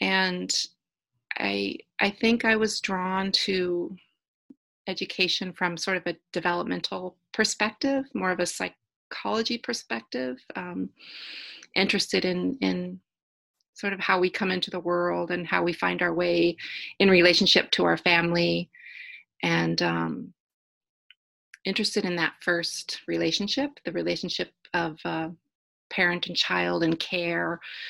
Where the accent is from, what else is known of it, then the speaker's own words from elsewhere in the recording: Oregon, United States; But I'm actually from the West Coast. I'm from Oregon, and I came this way and found myself very comfortable in in the Hudson River Valley